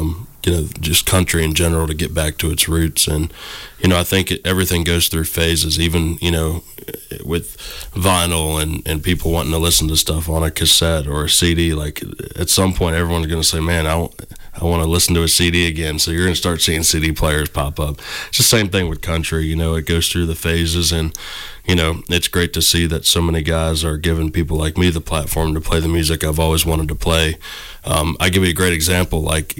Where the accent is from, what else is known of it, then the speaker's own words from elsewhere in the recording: Madison County, Virginia, United States; also born or lived in Charlottesville; I'm from Charlottesville, Virginia, but I grew up in Madison County, Virginia, which is about middle of the state.